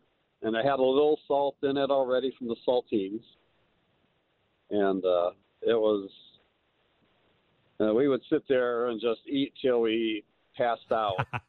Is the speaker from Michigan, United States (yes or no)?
no; Cleveland, Ohio, United States; Well, I have a similar story, but I grew up in Cleveland, Ohio, and the Lake Erie perch and walleye is pretty famous.